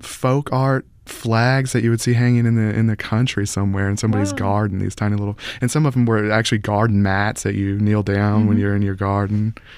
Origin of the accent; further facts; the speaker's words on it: Folsom, Louisiana, United States; I grew up in a place very similar to the places I write about. I grew up in Folsom, which is not far from Sun and Bogalusa.